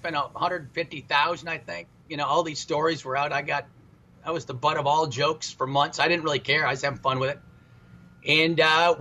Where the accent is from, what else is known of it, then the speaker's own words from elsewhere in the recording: Midwest, United States; It's nothing I learned growing up in the Midwest.